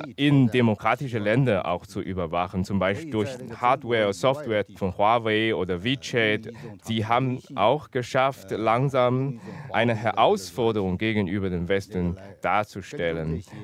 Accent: Sichuan, China; moved away; Aber ich vermisse meine Heimat Sichuan und ich vermisse die schöne Sichuan-Küche und dann auch die hochprozentige Alkohol aus Sichuan.

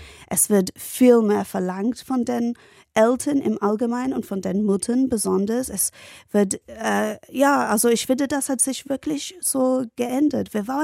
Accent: Ilford, London, United Kingdom; also born or lived in Barking; Ich bin nicht nur East London, sondern Nordost-East London, fast Essex. Aha. Also ich bin in Barking geboren und in Ilford groß geworden.

